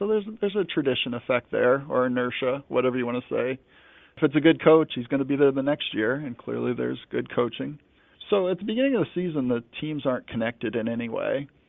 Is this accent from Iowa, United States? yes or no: yes; Iowa, United States; Again, I grew up in Iowa. I played high school football for a few years.